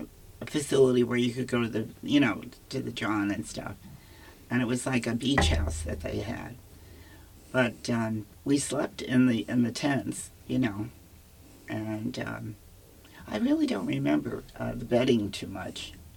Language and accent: English; New York City, New York, United States; born there; I was born in the Bronx, New York.